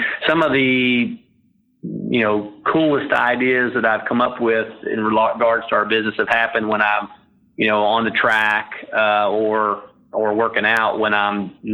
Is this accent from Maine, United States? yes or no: no; Kentucky, United States; You know, I grew up in Kentucky and, you know, was a farm boy and more of a common sense guy.